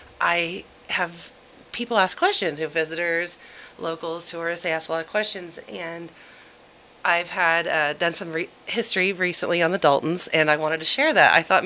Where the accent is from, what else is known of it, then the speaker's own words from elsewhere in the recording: Piedmont, Oklahoma, United States; You know, I grew up in Piedmont. I never knew it was there.